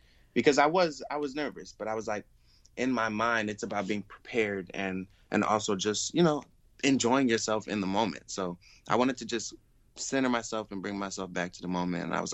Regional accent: Philadelphia, Pennsylvania, United States; Growing up in North Philly, a lot of people may not know, but it's such a mixing pot of so many different people and cultures and stuff like that.

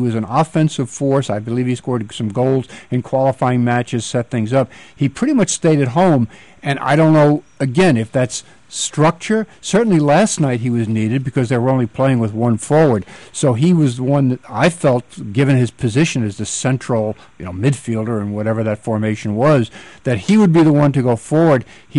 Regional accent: New York, United States; My hometown of New York was talking about hosting the 2012 Olympics.

